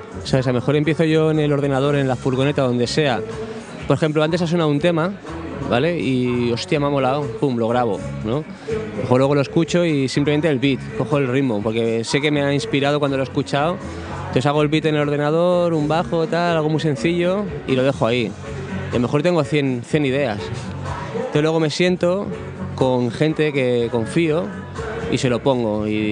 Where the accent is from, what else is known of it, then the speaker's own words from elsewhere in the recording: Barcelona, Catalonia, Spain; ahí en La Verneda, en el barrio de donde soy.